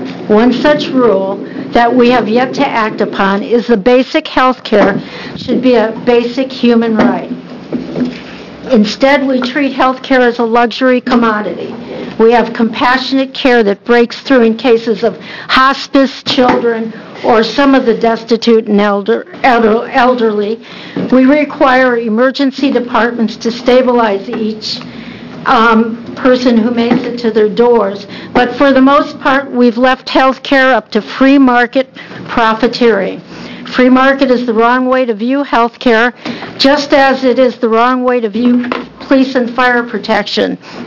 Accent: Florence, Oregon, United States; I'm from Florence, Oregon

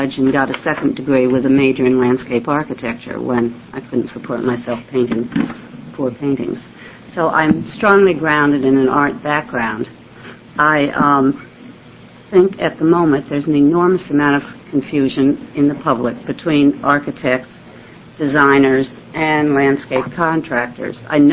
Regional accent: Portland, Oregon, United States; I'm from the Portland area

